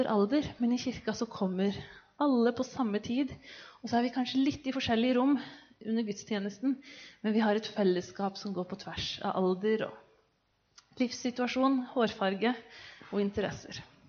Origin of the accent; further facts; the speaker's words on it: Kristiansand, Agder, Norway; accent: Hannevikåsen dialect; for jeg kommer fra Hannevikåsen. Jeg har den veldig særegne Hannevikåsen-dialekten, som dere hører. Men altså kristiansander, og har gått på Oksvik videregående, og brukt mye ungdomstiden min på Flekkerøya, faktisk.